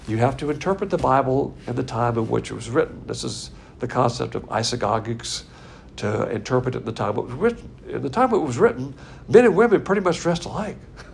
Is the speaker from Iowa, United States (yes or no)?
no; Texas, United States; And I'm sure, as a Texan, I've had that experience several times